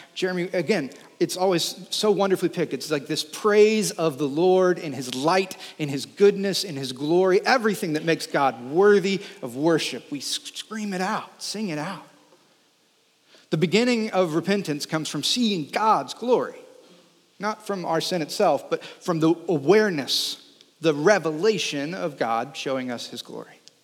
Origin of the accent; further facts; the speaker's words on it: the South, United States; one of the things that I feel like you learn pretty easy growing up in the South